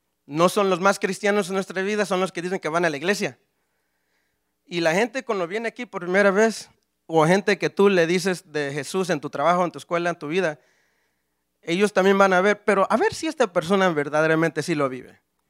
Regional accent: Harrisonburg, Virginia, United States; yo soy de Harrisonburg y aquí nací, es mi testimonio

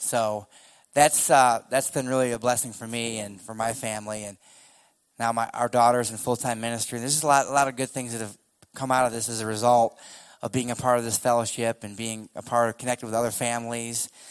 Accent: New York, United States; I'm from New York. I work at JMU in my 24th year.

